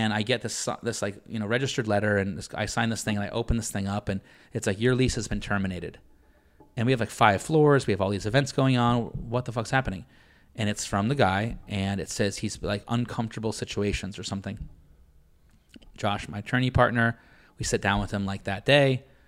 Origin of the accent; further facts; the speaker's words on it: Boston, Massachusetts, United States; So like I grew up in Boston.